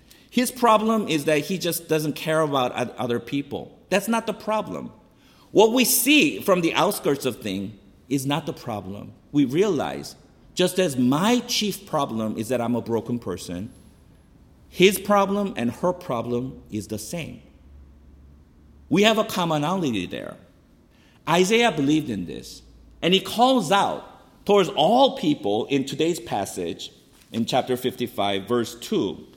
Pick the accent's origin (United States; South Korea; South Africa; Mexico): South Korea; I come from Korea